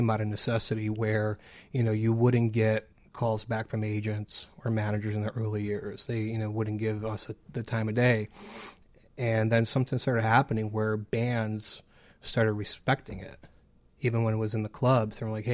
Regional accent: Buffalo, New York, United States; moved away as an adult; now in Chicago, United States; I grew up in Buffalo, which is kind of as a rust belt as you get. And when I was kind of making a decision of where to move in 2002, one of the reasons why I chose Chicago

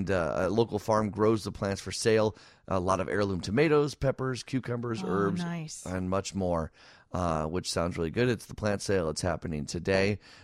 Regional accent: Downers Grove, Illinois, United States; when I grew up in Downers Grove, we didn't really have a vegetable garden.

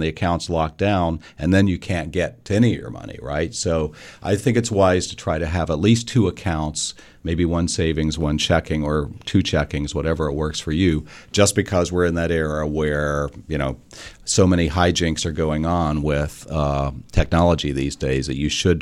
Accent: Kansas, United States; My friends in my hometown of Kansas produced a coffee brand in my name.

